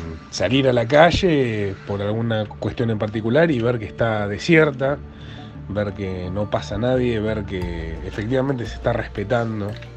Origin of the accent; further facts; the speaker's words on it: Buenos Aires, Argentina; de Buenos Aires, Argentina.